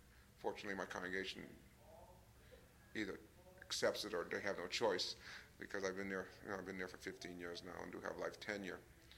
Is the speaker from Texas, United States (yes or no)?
no; Hartford, Connecticut, United States; Okay. I come from Hartford, Connecticut.